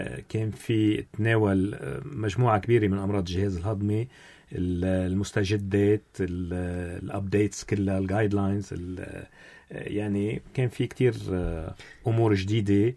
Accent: Lebanon; والسنة الميزة بالنسبة لنا كلبنانيين

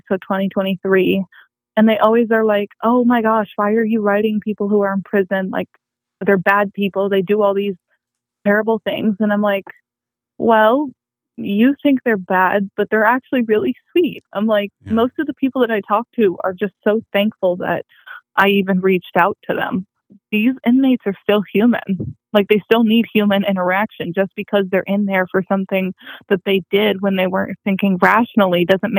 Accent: Pennsylvania, United States; also born or lived in Texas; now in Indiana, United States; I just said … I'm 22. I was born in Texas. I grew up in Pennsylvania and I live in Indiana.

